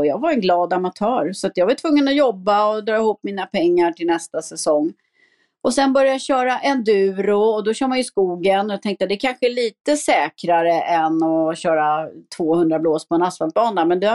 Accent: Täby, Stockholm County, Sweden; jag är född uppvuxen i Täby, precis bredvid Täby Galopp.

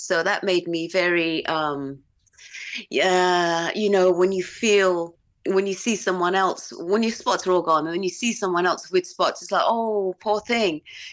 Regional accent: Romford, London, United Kingdom; accent: Romford/LA; also born or lived in Los Angeles, United States; So my accent is kind of like got a little bit of Romford, and it's going from LA.

